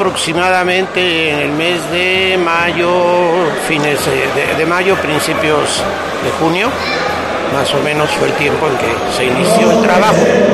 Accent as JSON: {"language": "Spanish", "town": "Rayón", "region": "State of Mexico", "country": "Mexico", "said": "Venimos del Estado de México, municipio de Rayón."}